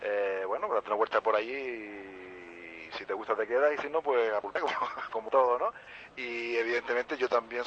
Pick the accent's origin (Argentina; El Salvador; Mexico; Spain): Spain; Canary Islands; Dicen que el acento argentino y el canario se parece, pero yo creo que no tanto. Yo soy canario y … de Manga Verde.